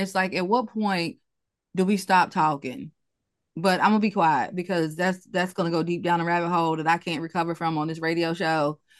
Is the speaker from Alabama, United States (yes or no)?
yes; Birmingham, Alabama, United States; four little Black girls who were killed in 16th Street Baptist Church bombing right in Birmingham, my hometown.